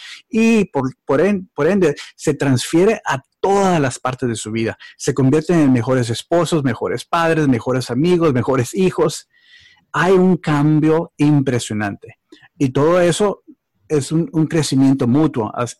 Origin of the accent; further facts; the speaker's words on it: Mexico; born there; Y pues estoy contentísimo porque, pues nuevamente le digo, es mi país natal.